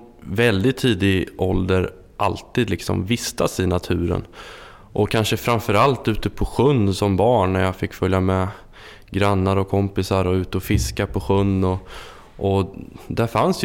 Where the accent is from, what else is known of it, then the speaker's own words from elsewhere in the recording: Kumla, Örebro County, Sweden; Kvismaren, Oset och Tysslingen som ju omgiver Kumla, där jag är född och uppvuxen